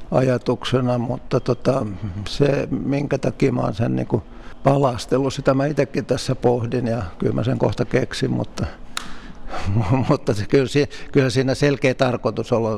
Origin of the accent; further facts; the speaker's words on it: South Ostrobothnia, Finland; mä oon eteläpohjalainen maisema kanssa